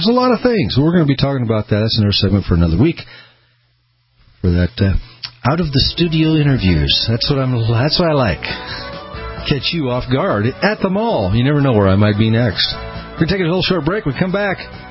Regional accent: Peoria, Illinois, United States; born there; now in Boise, United States; because I was born in Peoria, Illinois. Moved out to Boise way back when, in the 60s

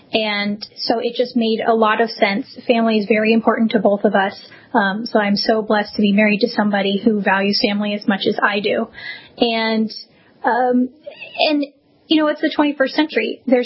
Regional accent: Seattle, Washington, United States; I grew up in the Puget Sound area, so I grew up near Seattle, and it is a beautiful place.

